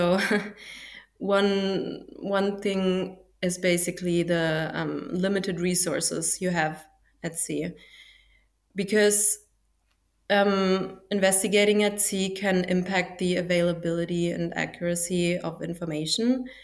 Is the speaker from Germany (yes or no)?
yes; Germany; As let's say I am from Germany, as a German forensic psychologist practicing in Germany